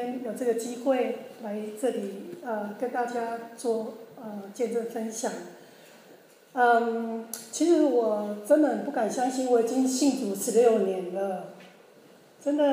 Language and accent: Chinese; southern Taiwan, Taiwan; moved away as an adult; 我也是从台湾来的，但是董姐是住北部，我住南部，两个还差蛮远的。那我大概就是八月份来的，八月份搬到Y M